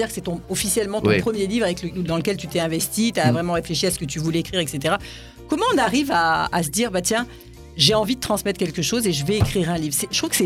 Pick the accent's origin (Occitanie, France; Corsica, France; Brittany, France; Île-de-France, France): Île-de-France, France; Créteil; parce que moi j'ai grandi à Créteil